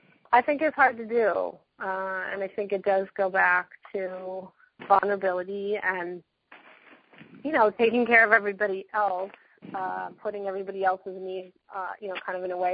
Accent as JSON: {"language": "English", "region": "New York", "country": "United States", "said": "I'm from New York, so everything's teeny there."}